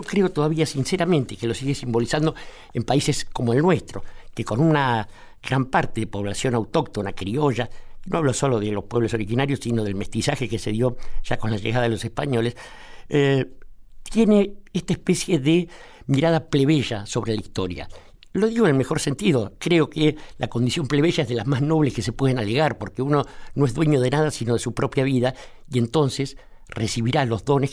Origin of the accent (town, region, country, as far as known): Argentina